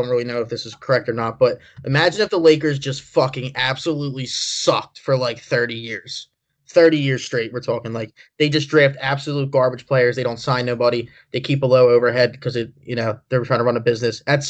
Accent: Philadelphia, Pennsylvania, United States; So I'm from fucking here. I'm from Northeast Philadelphia. I'll die in Northeast Philadelphia.

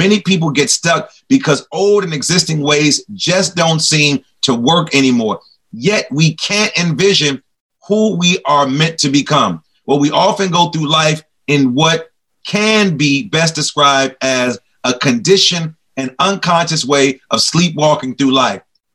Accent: Chicago, Illinois, United States; I'm from the city of Wynn, the great city where some great people came from. I'm always repping Chicago.

